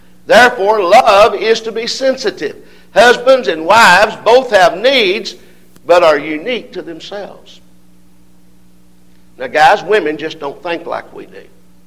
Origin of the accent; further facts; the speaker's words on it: Signal Mountain, Tennessee, United States; when I was growing up in Signal Mountain outside of Chattanooga